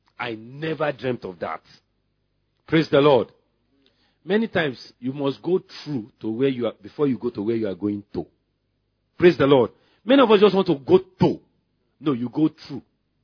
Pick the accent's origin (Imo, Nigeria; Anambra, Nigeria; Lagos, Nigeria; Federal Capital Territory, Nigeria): Lagos, Nigeria; also born or lived in Ibadan; I'm from Ibadan, but I was brought up in Lagos.